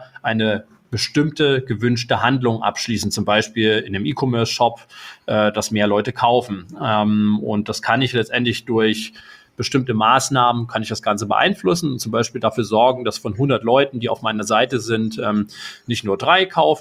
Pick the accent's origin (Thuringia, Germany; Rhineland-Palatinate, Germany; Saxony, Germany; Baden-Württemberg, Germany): Thuringia, Germany; Erfurt; moved away as an adult; now in Berlin, Germany; Ich bin irgendwann mal in Erfurt geboren, 1987, bin da aufgewachsen, habe da irgendwann mein Abitur gemacht. Das wurde mir dann irgendwann natürlich zu langweilig, also musste ich da weg aus dem ganzen, aus der thüringischen Provinz